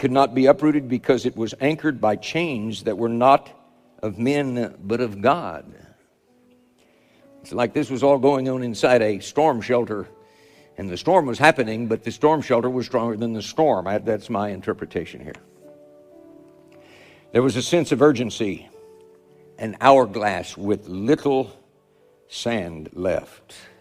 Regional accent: Oklahoma, United States; I'm from Oklahoma, okay?

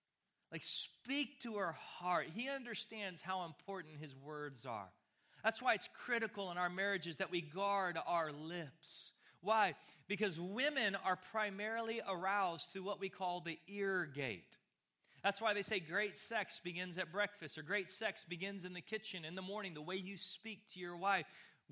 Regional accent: Texas, United States; Now again, growing up in West Texas, the hunting culture, we understand baby deer.

